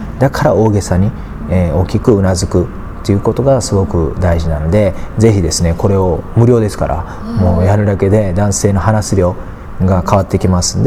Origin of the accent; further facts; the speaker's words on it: Osaka, Japan; で僕大阪人です、ね、笑わしたいです